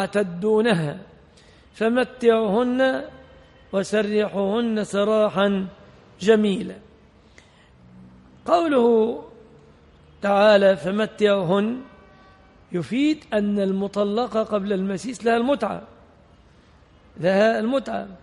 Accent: Egypt; عندنا في مصر المرأة صداقها يتمثل في الآتي

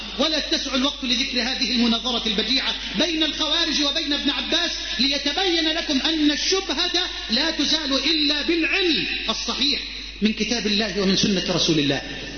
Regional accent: Egypt

